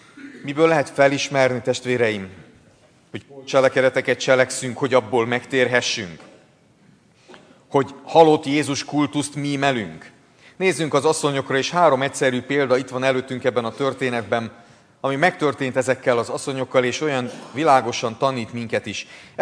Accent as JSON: {"language": "Hungarian", "country": "Hungary", "said": "szeretném elfelejteni, hogy magyar vagyok"}